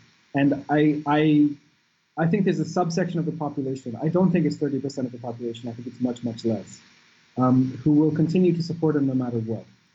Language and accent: English; United States; for me as an American, as someone who grew up in the United States